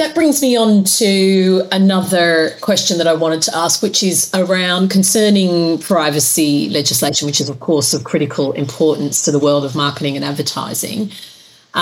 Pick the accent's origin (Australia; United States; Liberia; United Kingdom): Australia; I'm Australian. I grew up in one of those